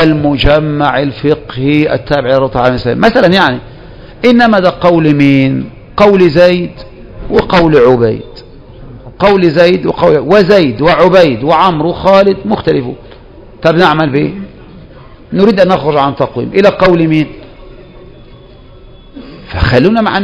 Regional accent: Egypt; وإحنا عندنا في مصر بالذات

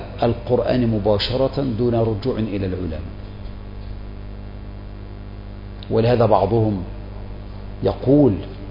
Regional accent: Egypt; اخواتك عندنا في مصر الولد هيجيب مين، الذكور بس ولا الذكور والاناث؟

